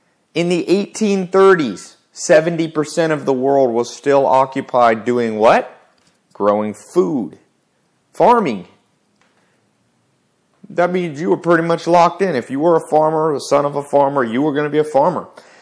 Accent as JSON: {"language": "English", "region": "the South", "country": "United States", "tie": "born or raised there", "said": "I've experienced racism. I grew up in the South"}